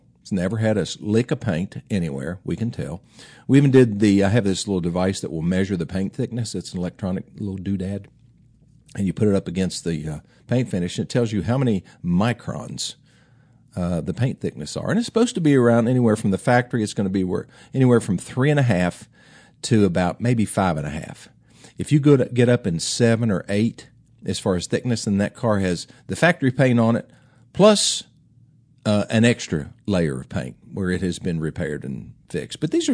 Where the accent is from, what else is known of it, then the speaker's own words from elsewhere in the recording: West Virginia, United States; since I'm from West Virginia, I always say that.